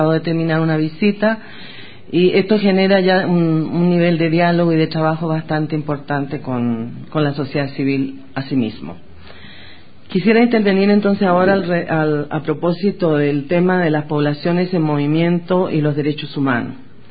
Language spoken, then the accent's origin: Spanish; Chile; soy una mujer latinoamericana, migrante, ex refugiada, chilena.